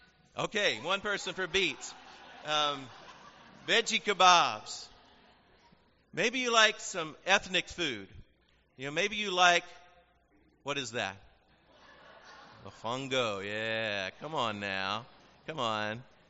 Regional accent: Columbia, Tennessee, United States; There's a little pie shop in my hometown of Columbia, Tennessee, on the square, and they have the best lemon icebox pie.

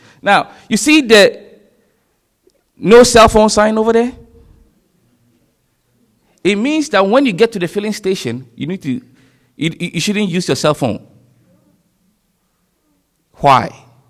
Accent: Ghana; So growing up in Ghana, I understand that concept of kingdom living.

